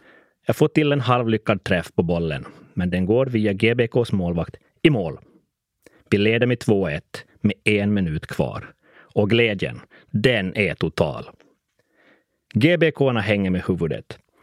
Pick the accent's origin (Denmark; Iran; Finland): Finland; Kokkola, Central Ostrobothnia; now in Larsmo, Finland; och idag är jag lyssnarnas sommarpratare. Jag är hemma från Monäsen i Karleby